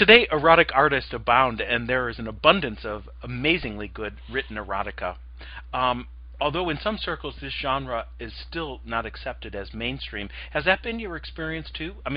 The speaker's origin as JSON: {"language": "English", "town": "Chicago", "region": "Illinois", "country": "United States", "tie": "born or raised there", "said": "I was watching things like Shock Theater in Chicago, I grew up in Chicago"}